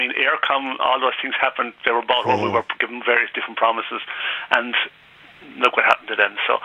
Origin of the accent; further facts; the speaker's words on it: Ireland; And I just think Aer Lingus is synonymous with being Irish, and I just think we should keep that emblem and keep our own Irishness and keep control of it.